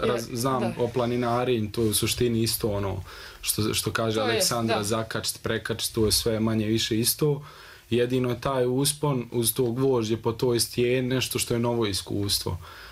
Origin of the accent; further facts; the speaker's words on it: Banja Luka, Republika Srpska, Bosnia & Herzegovina; Mi smo iz Banja Luke.